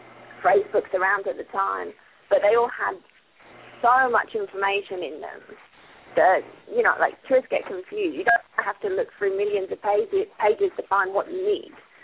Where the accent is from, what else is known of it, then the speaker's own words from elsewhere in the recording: England, United Kingdom; now in Italy; because my husband's Italian and I'm English